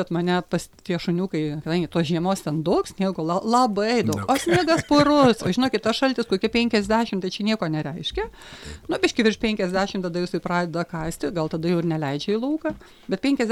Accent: Ust-Omchug, Magadan Oblast, Russia; kai aš gyvenau nuo 4 metų, mes persikraustėm į miestelį tam, kuriam aš gimiau, ten toks Tenkinsko rajonas, kuris, reiškia, miestelio centras buvo Ustiomčiugas

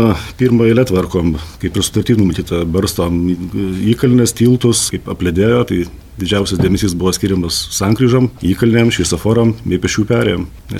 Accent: Samogitia, Lithuania; Mes, Žemaičiai, Marijampolė, Šiauliai, Panevėžys, šita Lietuvos dalis gavo didžiausią kritulių kiekį

